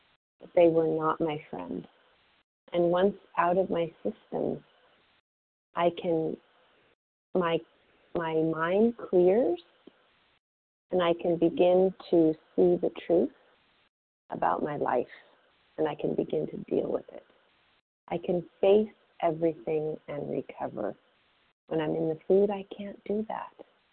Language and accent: English; California, United States; I am from California.